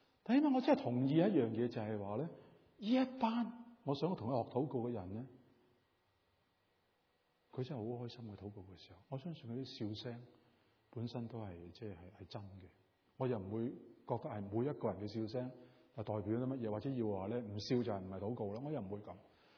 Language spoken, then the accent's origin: Cantonese; China; 你知道我哋中國人咧，即係嫁娶啊